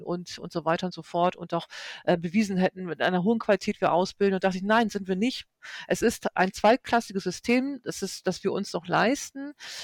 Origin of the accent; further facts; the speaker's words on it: Northern Germany, Germany; ich als Norddeutsche würde jetzt mal sagen